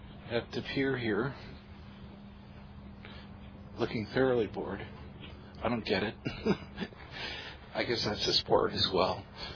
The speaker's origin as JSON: {"language": "English", "country": "Canada", "said": "I should know centimeters. I'm Canadian."}